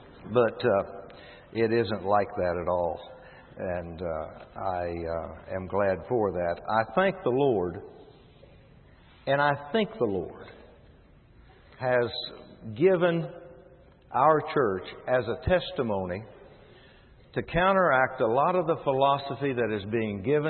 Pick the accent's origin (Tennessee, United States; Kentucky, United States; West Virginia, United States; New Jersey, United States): West Virginia, United States; Dr. Wood, in his introduction, mentioned that I'm from West Virginia.